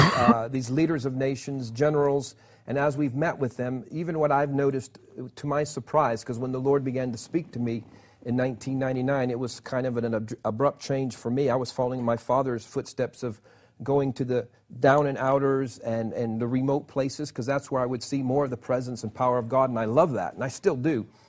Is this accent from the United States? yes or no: no; Peru; I grew up in the mission field. I was born in Peru, and my parents were missionaries. My dad was a pastor